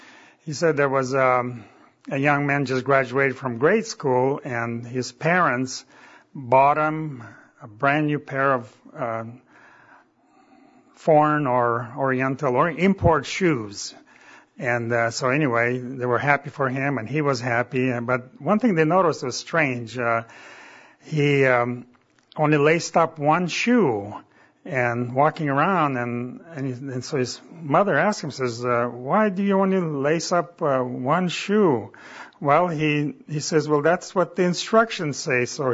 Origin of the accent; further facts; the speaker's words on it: Oregon, United States; Since I grew up on Berry Farm in Oregon, I was looking forward to some delicious berries